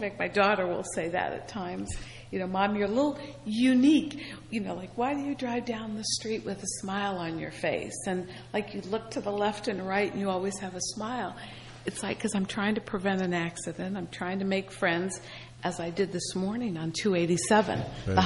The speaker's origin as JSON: {"language": "English", "town": "Akron", "region": "Ohio", "country": "United States", "moved": "yes", "lives_now": "New Jersey, United States", "said": "I'm a little Midwestern girl. I come from Akron, Ohio, and LeBron James territory."}